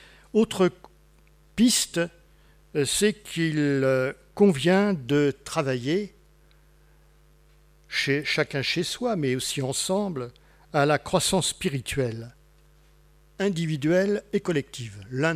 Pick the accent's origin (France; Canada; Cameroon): France; Grand Est; Non, pas du tout, je suis alsacien.